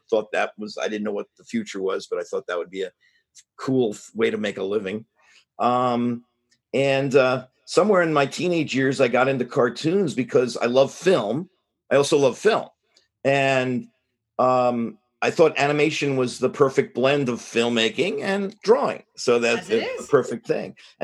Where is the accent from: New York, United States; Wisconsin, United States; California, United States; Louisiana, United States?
New York, United States; Queens; I grew up in Queens, and I grew up in Queens. I lived in a couple of different parts of it, but mainly Flushing, Kew Garden Hills near the World's Fair.